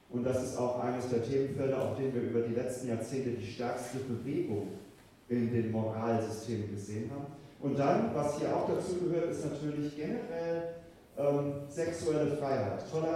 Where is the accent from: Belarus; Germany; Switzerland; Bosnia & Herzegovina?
Germany; West Germany; in meinem Heimatland, in Westdeutschland, in Deutschland